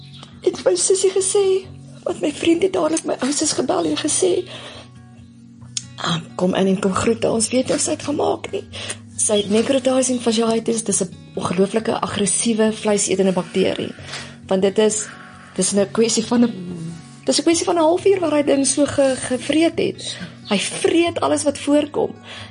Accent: China; now in South Africa; ek kom van China af

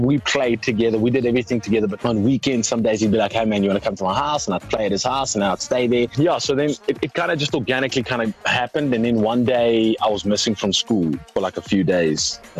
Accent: Kimberley, Northern Cape, South Africa; born there; I was born in Kimberley. Yeah, apparently I was born in Kimberley.

